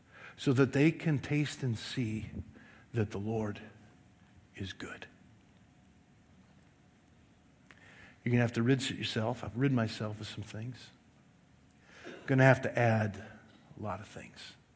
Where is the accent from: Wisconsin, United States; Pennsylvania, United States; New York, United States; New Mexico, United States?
Wisconsin, United States; I mean, I grew up in Wisconsin. Meat and potatoes. Meatloaf.